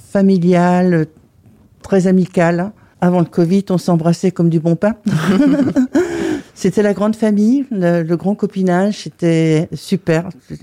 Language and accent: French; Carnac, Brittany, France; Je suis originaire de la côte, je suis originaire de Carnac. Voilà, et je suis venue me perdre dans les bois pour mon bonheur, parce que c'est une très belle région.